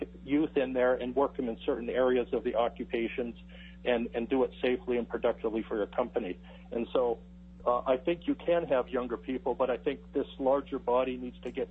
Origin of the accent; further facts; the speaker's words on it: Alaska, United States; born there; I was born in Alaska, so this is my state